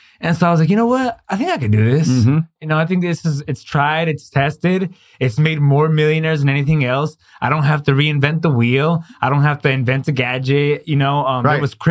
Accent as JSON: {"language": "English", "town": "Palm Springs", "region": "California", "country": "United States", "said": "I'm from Palm Springs."}